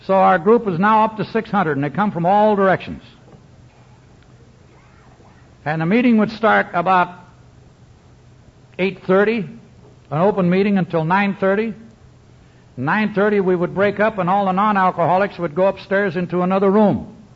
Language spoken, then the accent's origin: English; Idaho, United States; I come from Idaho. I graduated from the University of Idaho back in 1926.